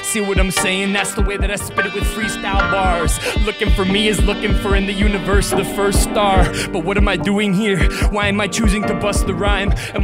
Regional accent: Western Canada, Canada; Now, I'm from Western Canada.

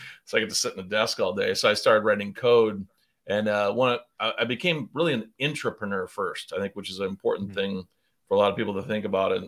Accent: South Dakota, United States; my world, I grew up in South Dakota, the plant manager.

